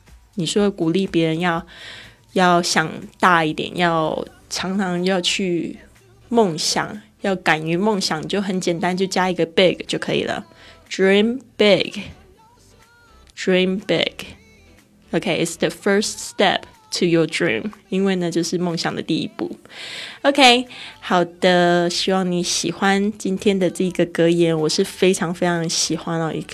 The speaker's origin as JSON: {"language": "Chinese", "region": "Kaohsiung", "country": "Taiwan", "said": "我来自台湾高雄，一个美丽靠近海港的地方。"}